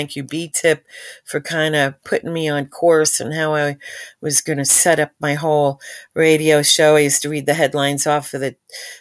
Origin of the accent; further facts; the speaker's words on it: New Jersey, United States; And, you know, I'm from Jersey and they started mandatory recycling years ago.